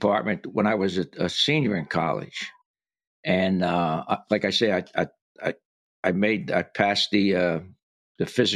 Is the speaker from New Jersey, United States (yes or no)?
yes; Paterson, New Jersey, United States; Maybe because growing up in Paterson, New Jersey, you know, back then in the day, the cops were your friends.